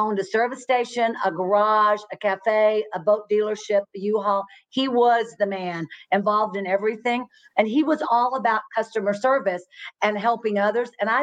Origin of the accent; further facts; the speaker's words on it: Fort Worth, Texas, United States; I grew up in Fort Worth, Texas, and you and I have that connection from Fort Worth as well.